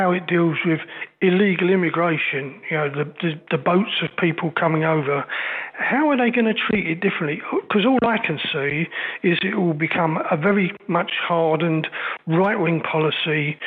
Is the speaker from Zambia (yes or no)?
no; England, United Kingdom; moved away; again, as an outsider, as an English person, although I've lived here for, I don't know, nearly 20 years